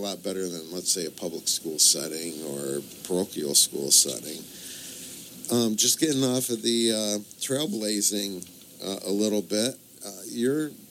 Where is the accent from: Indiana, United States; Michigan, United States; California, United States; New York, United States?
New York, United States; where I grew up in Fulton and Montgomery counties